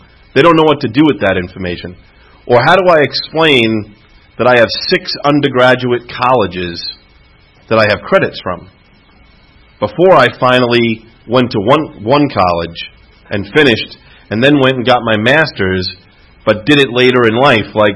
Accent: New York, United States; You know, the guys that I looked up to where I grew up in New York, they basically had 3 things that I liked about them.

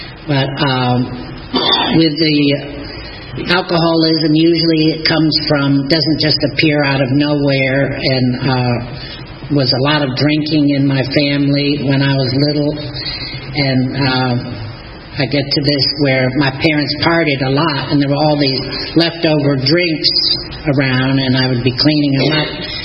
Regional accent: Stamford, Connecticut, United States; born there; I was born in Stamford, Connecticut. It's a little corporate headquarters now outside of New York City. But when I was born back in the 40s, it was just a little town, quiet.

